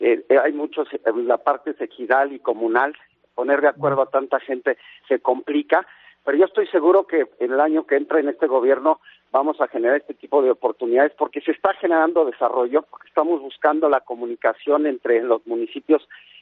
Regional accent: Tula, Hidalgo, Mexico; tenemos a Titalaquia, en Tula, de donde yo soy

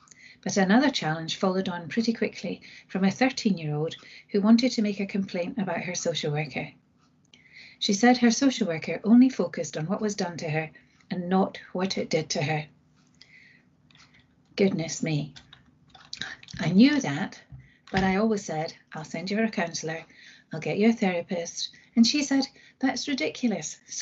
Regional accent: Glasgow, Scotland, United Kingdom; now in Maidenhead, United Kingdom; I qualified as a social worker and probation probation officer in the 70s in Glasgow. That's my hometown.

